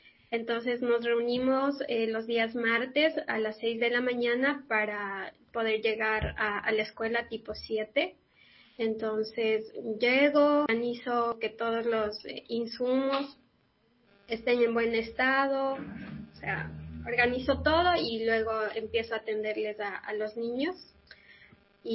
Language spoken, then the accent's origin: Spanish; Ecuador; now in Honduras; Yo soy de Ecuador y actualmente estoy sirviendo en Honduras como enfermera.